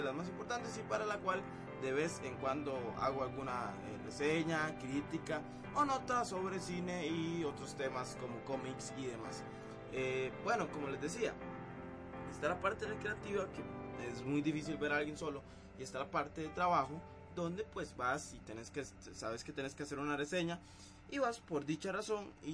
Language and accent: Spanish; Costa Rica; estamos algunos aficionados que escribimos para páginas importantes en el país, o en mi país, por lo menos Costa Rica.